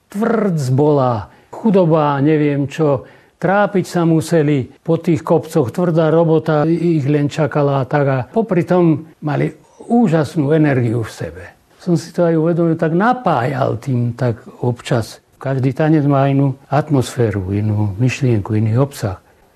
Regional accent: Banská Bystrica Region, Slovakia; Ja pochádzam z takého kraja Hriňovských a Detvianských Lazoch pod Polanou, kde sú tradície veľmi silné.

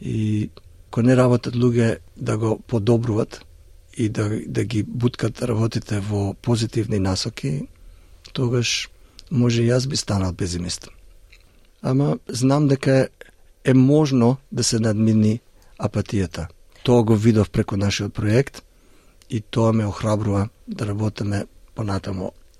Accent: Australia; now in North Macedonia; Па ја, како дете кој порасна во Австралија, имам перманентен оптимизам.

